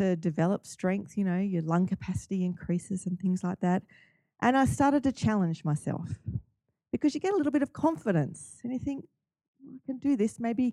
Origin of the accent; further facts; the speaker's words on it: Australia; As an Australian, I think we're all supposed to be able to do freestyle.